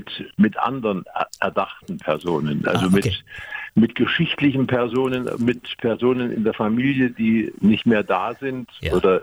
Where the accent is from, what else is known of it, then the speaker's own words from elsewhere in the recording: Thuringia, Germany; Ich bin aus Thüringen und Thüringen ist, wer die Landkarte kennt, weiß, dass das Mitteldeutschland ist.